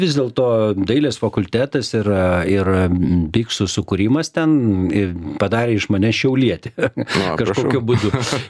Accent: Panevėžys, Panevėžys County, Lithuania; nes aš gimiau ir užaugau Panevėžy

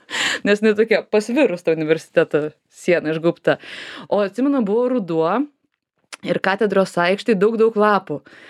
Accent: Vilnius, Vilnius County, Lithuania; mano sąmoningi Vilniaus metai jau ten prieš mokyklą ir mokykla buvo Stiklių gatvėj

